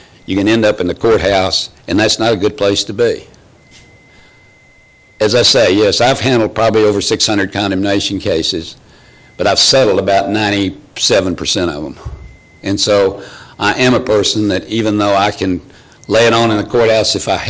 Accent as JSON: {"language": "English", "town": "Dallas", "region": "Texas", "country": "United States", "said": "I'm an attorney from Dallas."}